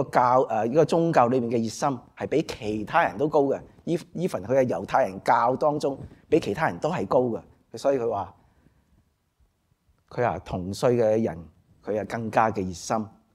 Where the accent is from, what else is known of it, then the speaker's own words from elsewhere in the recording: China; 即系等于我哋中国人一样系嘛？我系中国人系嘛？